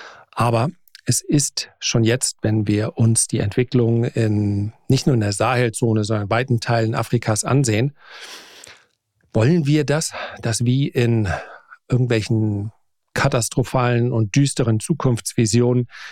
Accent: Flensburg, Schleswig-Holstein, Germany; born there; wenn ich jetzt meine Geburtsstadt Flensburg eingebe

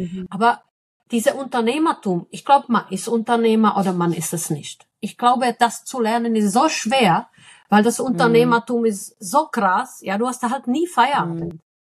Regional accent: Czechia; now in Germany; ja, ich bin in Tschechien groß geworden und bin dann wirklich mit einem One-Way-Ticket.

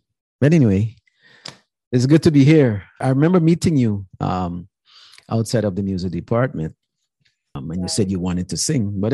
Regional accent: Guyana; But growing up in Guyana, I started doing piano lessons.

